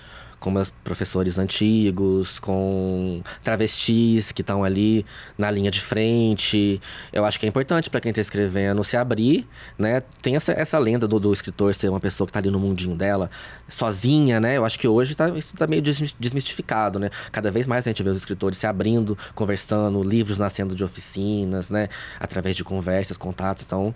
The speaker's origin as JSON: {"language": "Portuguese", "town": "Passos", "region": "Minas Gerais", "country": "Brazil", "also_born_or_lived": "Juiz de Fora", "lives_now": "Belo Horizonte, Brazil", "said": "eu sou de Passos, que fica no sul de Minas. Morei em Juiz de Fora, onde eu me formei. E eu tô aqui em BH tem 6 anos."}